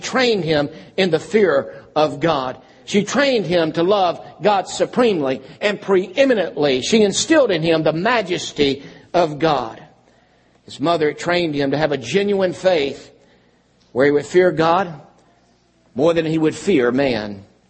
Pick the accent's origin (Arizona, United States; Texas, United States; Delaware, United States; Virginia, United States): Virginia, United States; Lynchburg; I grew up in Lynchburg, Virginia, the youngest of 8 children.